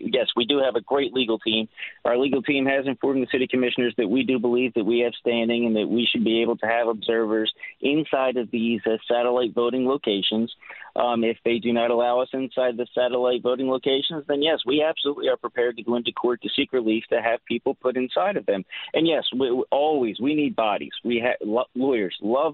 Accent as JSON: {"language": "English", "town": "Philadelphia", "region": "Pennsylvania", "country": "United States", "tie": "born or raised there", "said": "I'm Philly born and bred myself. I'm from Kensington."}